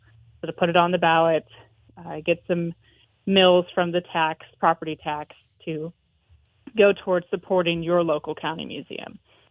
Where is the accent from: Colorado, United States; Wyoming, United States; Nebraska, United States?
Wyoming, United States; So I mentioned I was from Wyoming